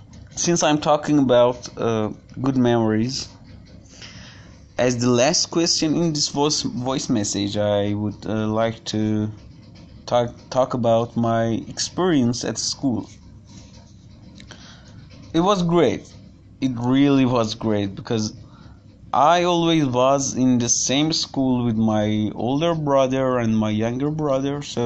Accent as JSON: {"language": "English", "town": "Tehran", "region": "Tehran Province", "country": "Iran", "tie": "born or raised there", "said": "I grew up in Tehran, this big city with a great range of different people"}